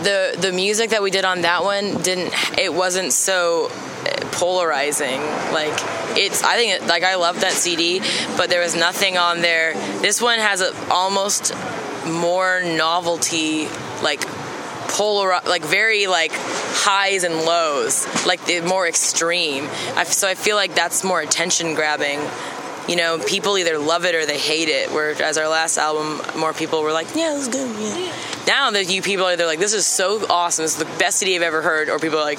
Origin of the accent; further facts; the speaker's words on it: New England, United States; I just, you know, I grew up in New England until I was like six, so my whole family's Catholic. We moved down to Alabama. Everyone there's Baptist.